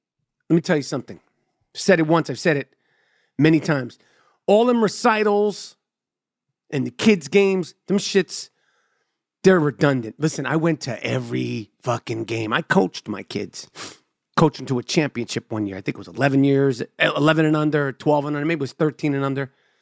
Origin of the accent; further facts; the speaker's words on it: New York City, New York, United States; See, I grew up in New York City. You get to the game on your own.